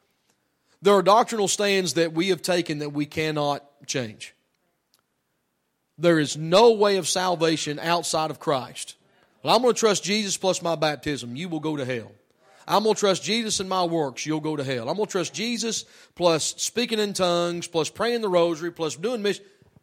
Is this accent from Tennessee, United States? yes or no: yes; Tennessee, United States; There was one day it was like there was a really, I'm a redneck from Tennessee, all right, but hold on now.